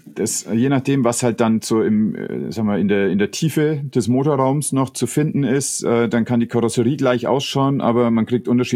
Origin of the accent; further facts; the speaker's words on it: Schleswig-Holstein, Germany; also born or lived in Bremerhaven; Also meine Frau und ich haben eine Zeit lang in Bremerhaven gelebt und dann wollten wir weiter nach Norden, wir kommen aus Schleswig-Holstein